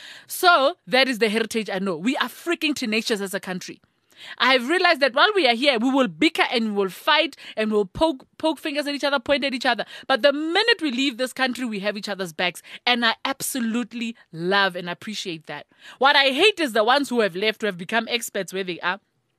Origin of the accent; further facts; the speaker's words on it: Thaba Nchu, Free State, South Africa; I grew up in Thabantsho, which has a lot of Basotho and Botswana contingent, I am not Mosotho. I repeat, I am not Mosotho